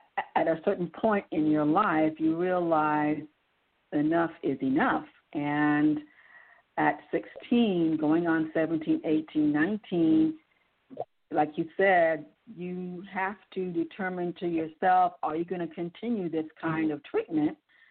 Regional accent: Los Angeles, California, United States; No, I was raised in California, Los Angeles to be exact. And around in my early 20s, my family moved to a small bedroom community of Roland Heights.

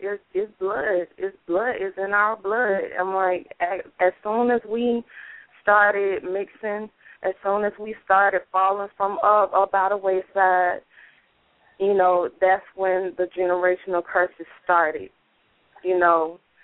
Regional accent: Atlanta, Georgia, United States; I'm from Atlanta, Georgia.

